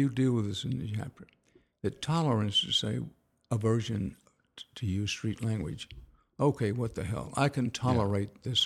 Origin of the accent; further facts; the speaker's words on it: Houston, Texas, United States; also born or lived in Wharton; growing up in I was born in Wharton, growing up in Houston